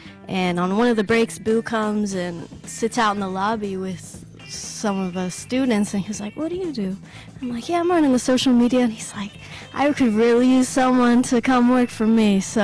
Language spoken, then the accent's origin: English; Nashville, Tennessee, United States; growing up around Nashville, it was just really competitive